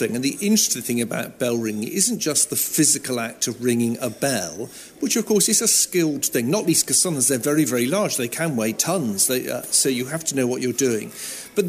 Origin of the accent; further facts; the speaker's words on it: South West England, United Kingdom; I was brought up down in Wiltshire